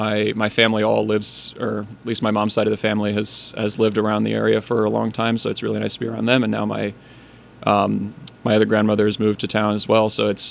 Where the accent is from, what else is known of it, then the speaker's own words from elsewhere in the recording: Evanston, Illinois, United States; also born or lived in Chicago; I was born in Chicago, but I've lived in Evanston, Illinois, my entire life, which is just, if you drive north of Chicago, it's the first suburb you hit.